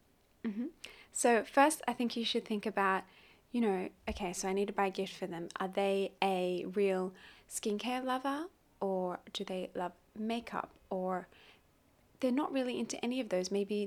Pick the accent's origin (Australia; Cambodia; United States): Australia; now in Hong Kong; I am living currently in Asia in Hong Kong, and I'm from Australia.